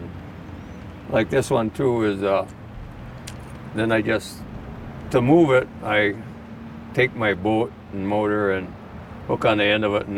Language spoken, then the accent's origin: English; New London, United States; Yeah, I grew up in New London. I've been here all my life.